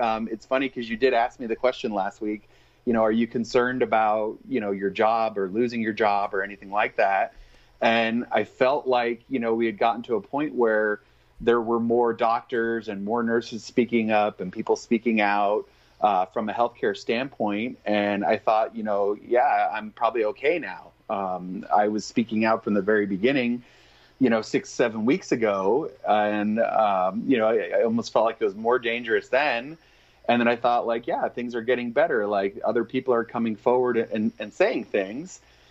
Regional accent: Lake Havasu City, Arizona, United States; because I'm actually from Lake Havasu. That's my hometown.

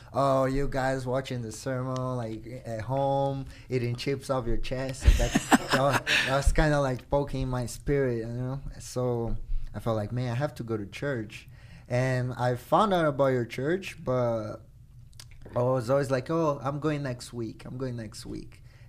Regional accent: Brazil; moved away as an adult; Born and raised

